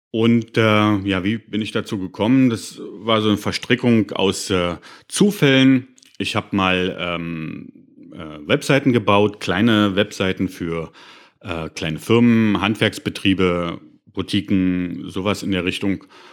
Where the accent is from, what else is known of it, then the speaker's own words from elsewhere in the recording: Berlin, Germany; ich bin Fotograf aus Berlin. Fotografiere hauptsächlich Berlin natürlich, weil ich hier wohne